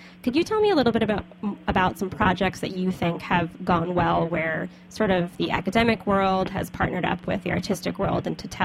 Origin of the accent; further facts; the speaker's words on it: the South, United States; As a Southerner, it's hard to resist.